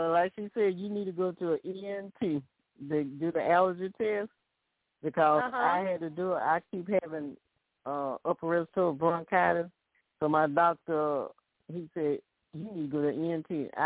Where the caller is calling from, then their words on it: Alabama, United States; from Alabama.